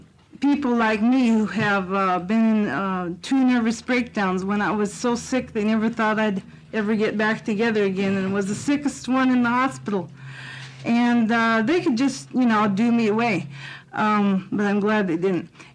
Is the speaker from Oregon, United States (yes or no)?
yes; Salem, Oregon, United States; from Salem, Oregon.